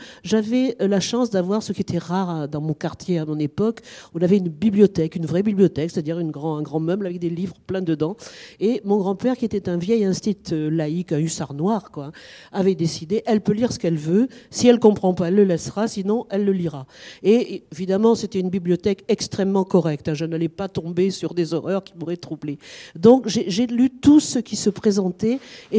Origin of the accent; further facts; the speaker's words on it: Nouvelle-Aquitaine, France; moi, je ne suis pas du tout de Bretagne, je suis de la Dordogne, qui est une région très forestée, plus que la Bretagne même, de grandes forêts de chênes et châtaigniers.